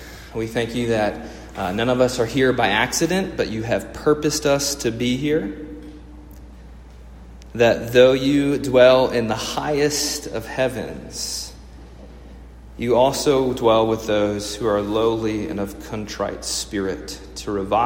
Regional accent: Greensboro, North Carolina, United States; In my senior year of high school, my hometown built a new minor league baseball stadium. The Greensboro Grasshoppers, ferocious. It was actually a really nice state, or is still a really nice stadium with a kind of downtown view of, you know, a little small city, Greensboro.

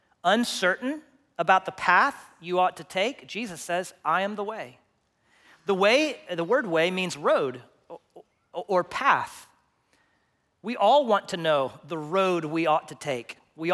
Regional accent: Texas, United States; now in Longview, United States; This happened to our family quite a bit when we moved to Longview 3.5 years ago because we came from West Texas.

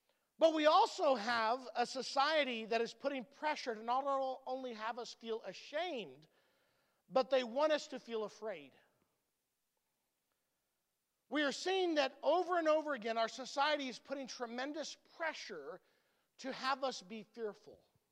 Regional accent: Honduras; now in United States; I remember when I was growing up in Honduras

